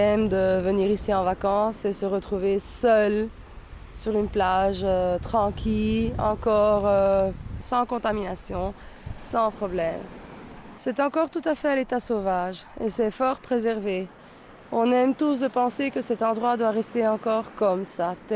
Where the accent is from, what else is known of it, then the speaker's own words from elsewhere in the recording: Torre Salinas, Sardinia, Italy; Oui, je suis née ici en Sardaigne et j'habite Torre Salinas depuis ma naissance.